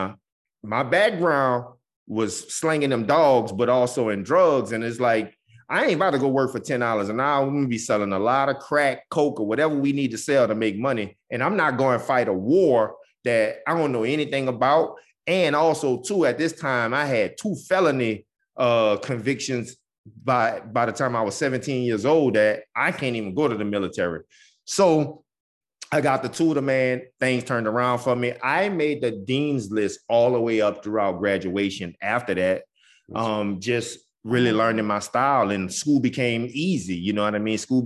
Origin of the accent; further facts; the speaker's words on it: New Orleans, Louisiana, United States; So I grew up in New Orleans, Louisiana, Uptown, Holly Grove.